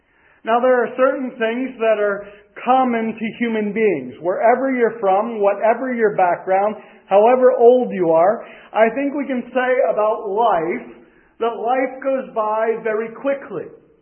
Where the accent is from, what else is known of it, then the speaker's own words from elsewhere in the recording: United States; As was announced, I am from America.